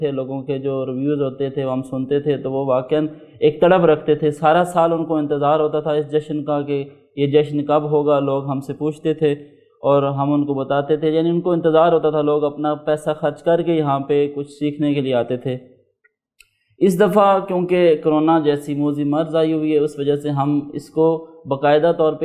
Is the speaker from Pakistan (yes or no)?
yes; Chichawatni, Punjab, Pakistan; میرا تعلق چچے وطنی سے ہے